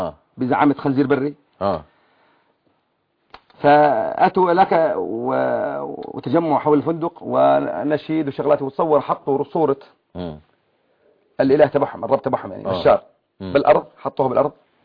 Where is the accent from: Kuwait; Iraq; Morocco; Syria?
Syria; moved away; احنا كنا كلياتنا كسوريين بالغربه نخجل